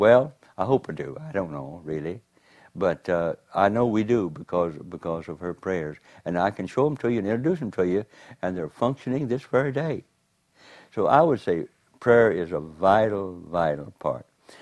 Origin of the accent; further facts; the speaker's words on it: Hamilton, Waikato, New Zealand; moving a man down from the city of Christchurch up to Hamilton, my hometown, discipling him.